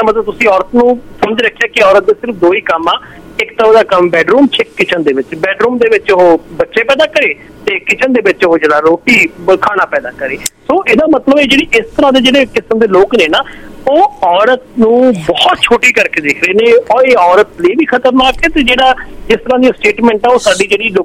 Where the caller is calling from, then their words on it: Chandigarh, India; اچھا میں پنجاب دی راجدھانی چنڈی گڑھ دے وچ ہاں